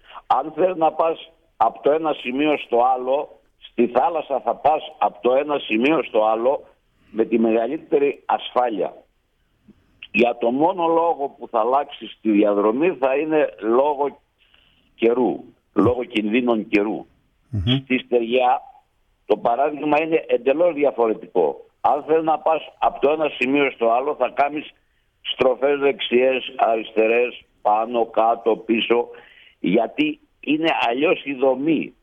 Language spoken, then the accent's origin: Greek; Egklouvi, Ionian Islands, Greece; Από τη Λευκάδα, από το χωριό Εγκλουβί.